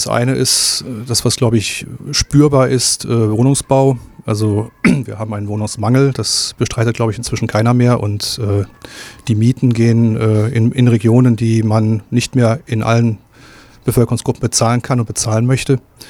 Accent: Rostock, Mecklenburg-Vorpommern, Germany; dass meine Heimatstadt, meine Hansestadt Rostock auch als Partner in der Welt zur Verfügung steht

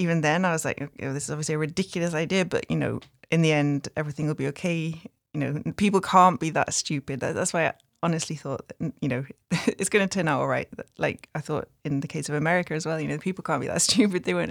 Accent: United Kingdom; moved away as an adult; now in Germany; as you said. I was born in Britain and spent my childhood and early adulthood in Britain. But then in 2001, I moved to Germany. So I've actually been here for almost half of my life by now.

